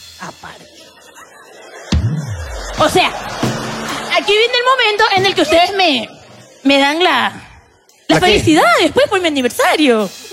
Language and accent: Spanish; Ecuador; Él es venezolano y yo soy ecuatoriano.